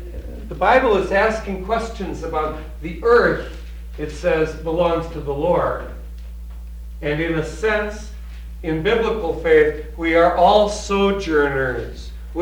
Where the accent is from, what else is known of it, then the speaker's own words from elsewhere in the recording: Zumbrota, Minnesota, United States; I'm from Zumbrota, Minnesota. Our family only lived there 8 years, but I went through that time from about fifth grade through high school